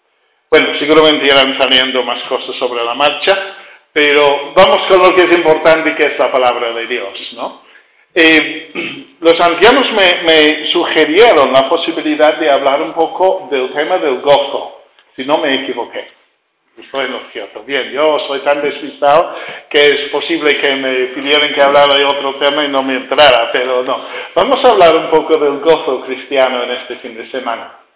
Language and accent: Spanish; England, United Kingdom; Spanish is a second language; now in Spain; Notaréis enseguida por el acento que yo no soy español, soy inglés de origen, pero llevo casi 40 años en España